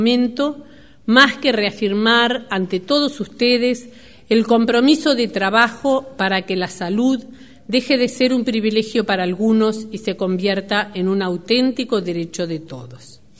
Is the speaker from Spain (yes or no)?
no; Uruguay; como ciudadana uruguaya